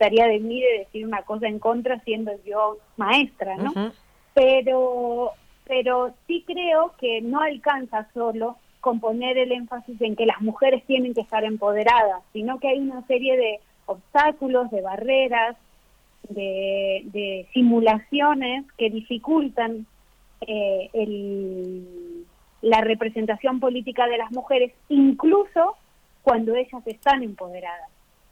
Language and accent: Spanish; Santa Teresita, Buenos Aires Province, Argentina; yo soy de la República Independiente de Santa Teresita, en la costa atlántica